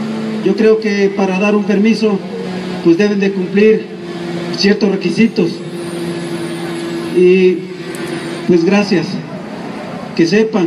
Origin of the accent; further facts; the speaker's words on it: Tixtla de Guerrero, Guerrero, Mexico; soy originario de Tixla de Guerrero